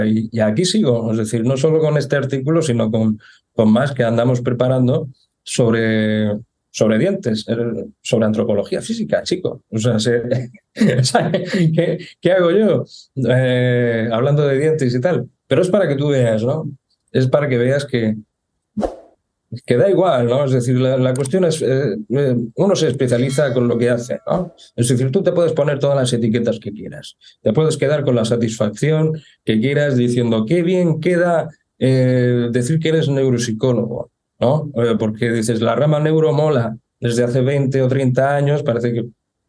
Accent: Cartagena, Region of Murcia, Spain; Ya lo sabes, yo soy de Cartagena, de una ciudad de Murcia.

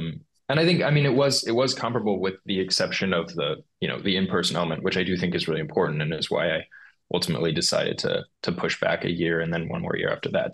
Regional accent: Phoenix, Arizona, United States; now in Cambridge, United States; Phoenix. I'm from Phoenix, Arizona.

